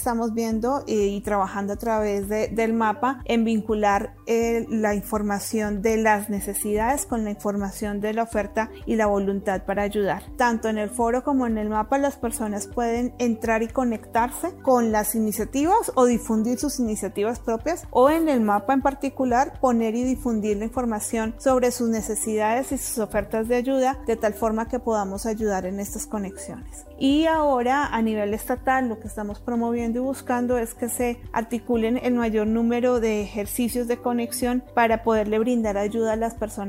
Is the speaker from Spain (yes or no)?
no; Colombia; now in Mexico; Soy de origen colombiano, pero ya llevo 10 años viviendo en México.